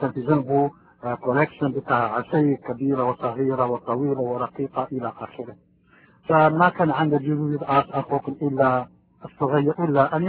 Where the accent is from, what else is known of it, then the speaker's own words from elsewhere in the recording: Morocco; أنا مغربي، ممكن أتحدث باللغة الدارجة المغربية إذا كان مغاربا في الروم، أنا بعرف موجودين كثيرين. أنا مغربي وكنت مسلما